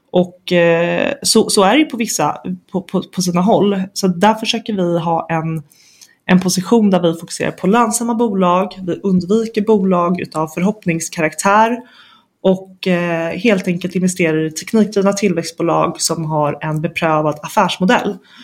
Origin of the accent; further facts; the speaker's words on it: Stockholm, Stockholm County, Sweden; jag är en tjej från Stockholm och jag har pluggat finans på Handelshögskolan här i Stockholm.